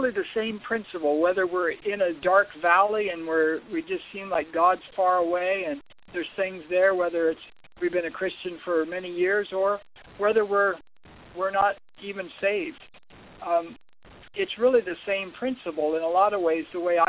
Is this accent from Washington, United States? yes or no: yes; Washington, United States; now in Idaho, United States; I'm originally from out west, born and raised in Washington State, before moving then to Idaho and living there for 16 years.